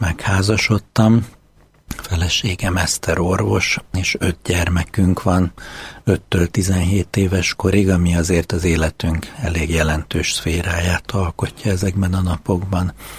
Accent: Budapest, Hungary; Én is a két öcsémmel nevelkedtem Budapesten, tőzsgyökeres pesti vagyok, és a családomban apai és anyai ágon is klasszikus keresztény középosztálybeli katolikus család.

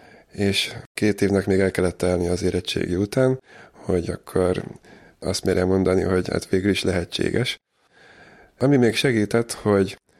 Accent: Dunakeszi, Pest, Hungary; Dunakesziről származom, 38 éves vagyok jelenleg. Hagyományos katolikus vallásos családba születtem.

